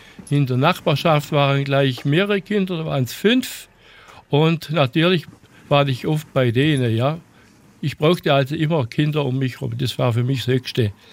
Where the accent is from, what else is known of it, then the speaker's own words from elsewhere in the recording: Markdorf, Baden-Württemberg, Germany; born there; ich bin im Krankenhaus in Markdorf geboren.